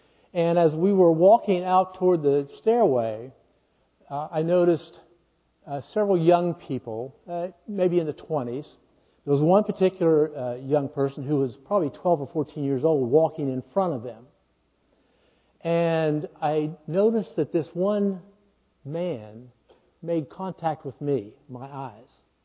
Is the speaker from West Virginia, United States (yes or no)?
yes; West Virginia, United States; Now, I'm from West Virginia, guys. I was chewing tobacco in the 8th grade. I was used to getting a bruise or two when I was growing up.